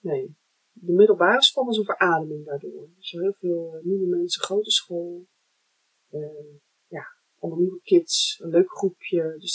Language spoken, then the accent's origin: Dutch; Muiden, North Holland, Netherlands; Ik kom uit Muiden, Amsterdam.